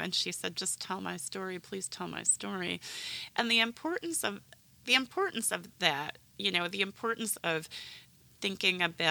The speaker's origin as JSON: {"language": "English", "region": "Kentucky", "country": "United States", "tie": "born or raised there", "said": "I grew up in Kentucky, and so much of our culture is determined by the fact that mountains become impassable at some points"}